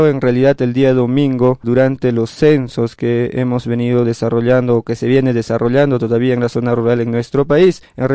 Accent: Puno, Peru; la provincia de Melgar, en vista que es mi tierra, en vista que también allá está el distrito donde nací personalmente

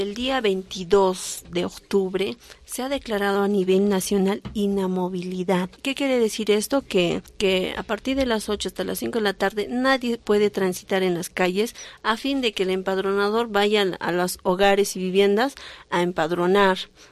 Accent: Peru; Que nosotros como participemos, ¿no?, como peruanos en ese día

